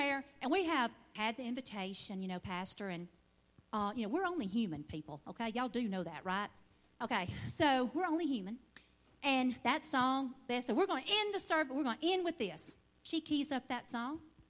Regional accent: Alabama, United States; I'm not from here, y'all. I'm from Alabama.

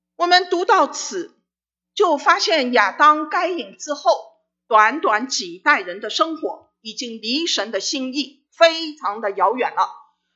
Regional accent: China; 我常常说我们中国人的字是很有意思的

